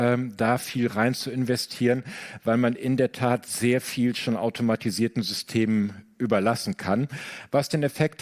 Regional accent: Germany; Ja, ich komme aus Deutschland

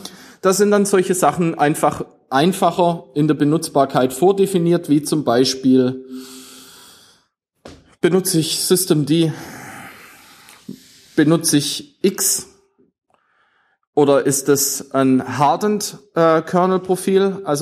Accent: Swabia, Germany; ja, ich bin Schwabe, dass wir diese deutsche Sprache verwenden wollen.

